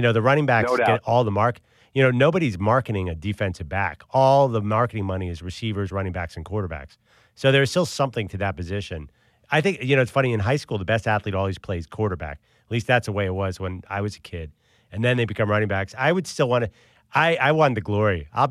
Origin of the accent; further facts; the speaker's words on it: Lower Merion, Pennsylvania, United States; You know, I'm from Lower Merion, so I used to sneak into DuPont and play some hoops.